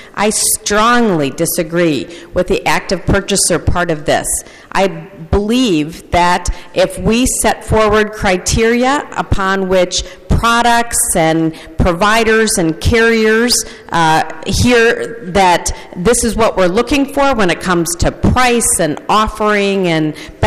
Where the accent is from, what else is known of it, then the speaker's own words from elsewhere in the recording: Minnesota, United States; and I am proud as a Minnesotan that we're a nonprofit state